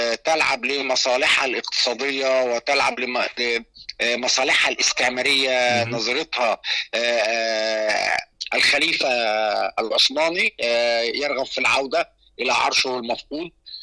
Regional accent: Egypt; عشان أنا قاعد في مصر وإن أنا نعم. مصري.

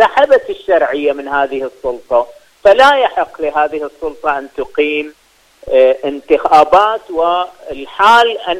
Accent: Bahrain; يعني عندنا في البحرين أكثر من 200 شهيد

